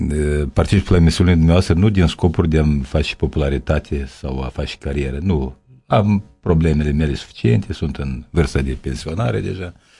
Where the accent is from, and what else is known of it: Moldova; also born or lived in Russia